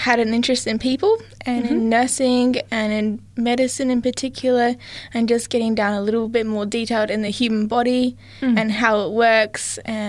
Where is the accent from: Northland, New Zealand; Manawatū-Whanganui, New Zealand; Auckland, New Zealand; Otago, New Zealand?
Manawatū-Whanganui, New Zealand; moved away; I am from New Zealand, so I'm a full Kiwi.